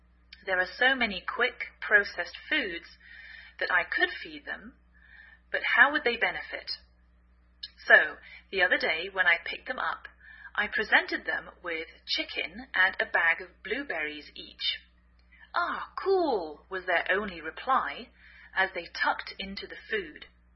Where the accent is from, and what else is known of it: England, United Kingdom; now in United States